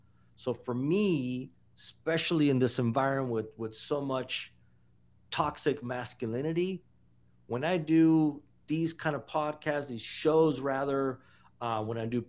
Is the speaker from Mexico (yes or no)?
yes; Mexico; I grew up poor, I grew up in Mexico, and I didn't have a mentor